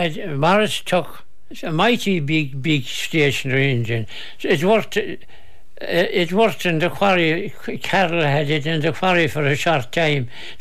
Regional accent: Ardfert, County Kerry, Ireland; I'm from Tubrid, Ardfert.

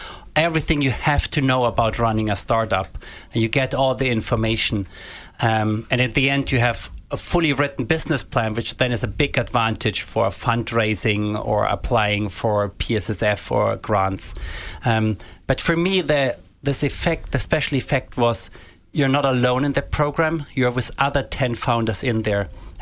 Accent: Germany; now in Ireland; I'm originally from Germany.

